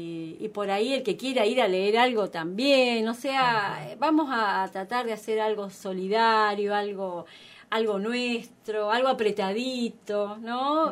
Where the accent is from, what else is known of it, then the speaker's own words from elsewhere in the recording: Mendoza, Argentina; Yo soy de Mendoza.